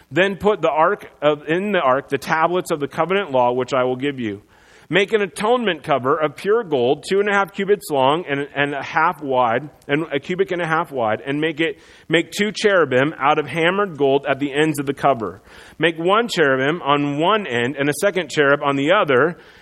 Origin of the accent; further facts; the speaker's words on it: Iowa, United States; For me, when I was a kid, I grew up in Iowa, and every time I drove by Des Moines, which was the state capital, I could see this beautiful copper rotunda in the city skyline.